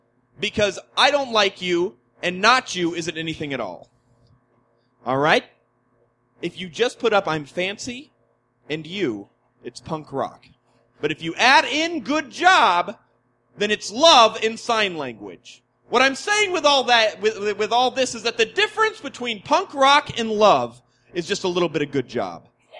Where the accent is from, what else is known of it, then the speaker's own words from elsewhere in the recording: California, United States; Between L.A. and San Diego, the Inland Empire.